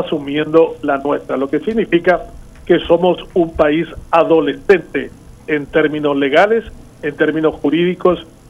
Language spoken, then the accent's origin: Spanish; Paraguay; Los únicos que no la conocemos ni no la admiramos somos los paraguayos.